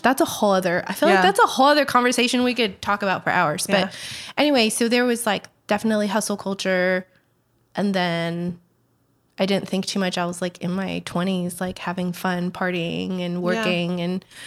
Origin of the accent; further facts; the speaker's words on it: California, United States; Like, I grew up in Silicon Valley, like the golden age of like startups